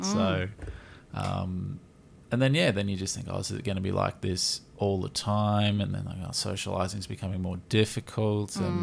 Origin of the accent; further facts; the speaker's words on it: Australia; Maybe that just speaks for being Australian.